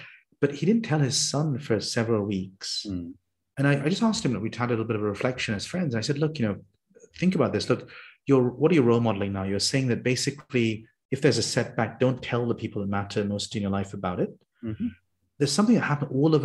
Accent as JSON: {"language": "English", "country": "Saudi Arabia", "tie": "born or raised there", "also_born_or_lived": "United Kingdom", "said": "really growing up, I grew up in Saudi Arabia as a kid"}